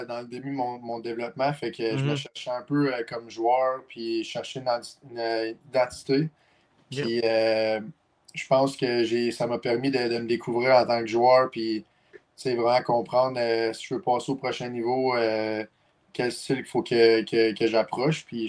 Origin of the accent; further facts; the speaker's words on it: Gatineau, Quebec, Canada; Je viens de Gatineau. Je joue à mon 20 ans cette année